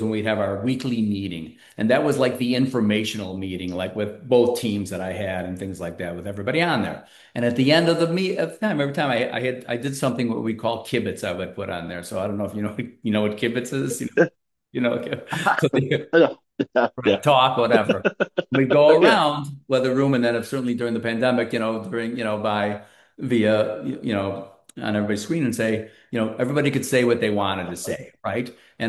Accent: Skokie, Illinois, United States; I was this guy from Skokie, and all of a sudden my wife kind of got me into this kind of stuff.

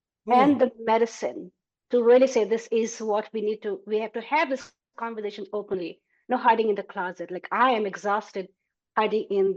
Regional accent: India; I was raised in India, so I have all this parts. I was raised Catholic.

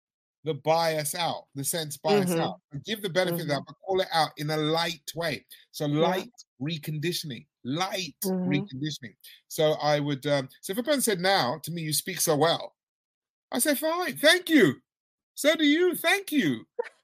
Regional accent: Notting Hill Gate, London, United Kingdom; I'm from Notting Hill Gate in London.

